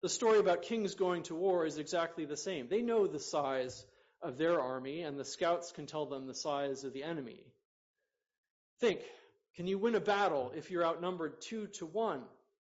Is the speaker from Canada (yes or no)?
no; United States; I grew up outside Washington, D.C., and the iconic landmark in that city is the Washington Monument.